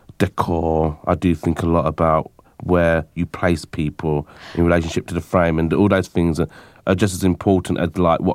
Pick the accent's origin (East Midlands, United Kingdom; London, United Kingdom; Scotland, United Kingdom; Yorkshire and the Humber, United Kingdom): London, United Kingdom; where I grew up in East London, which is a traditionally kind of working class area and a traditionally an immigrant area, it was quite a tough area too.